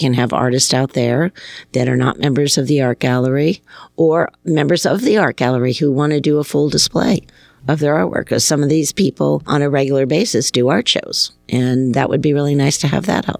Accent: Chicago, Illinois, United States; also born or lived in Philadelphia; But I was born and bred in Chicago and Philadelphia, so I'm used to the city.

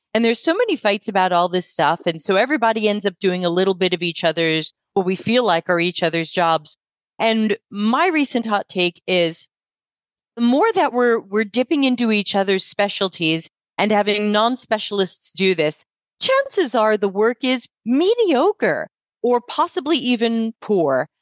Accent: United States; now in Italy; I'm an American based in Italy.

